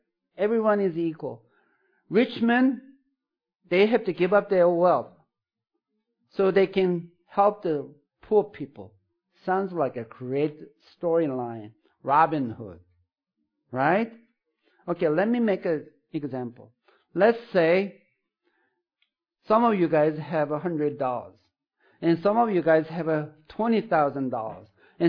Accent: South Korea; I'm from South Korea, where we faced the communist, where we lived under the communist regime for a while.

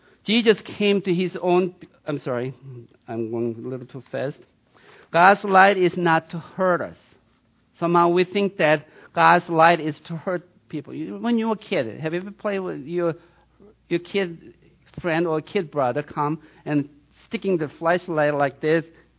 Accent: Sweden; I'm from Sweden.

